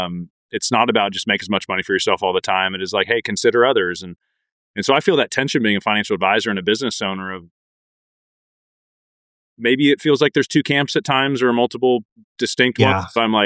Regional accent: Portland, Oregon, United States; So I grew up outside of Portland, Oregon, but I'm in the world of finance and money.

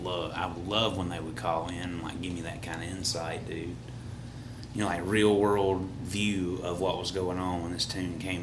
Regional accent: Alabama, United States; because, like, we're from Alabama. We're from Little Podunk, Alabama.

